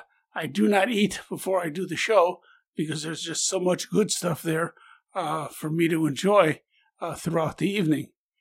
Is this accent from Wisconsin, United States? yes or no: yes; Oshkosh, Wisconsin, United States; born there; I was born in Oshkosh, Wisconsin. Yes, there is an Oshkosh.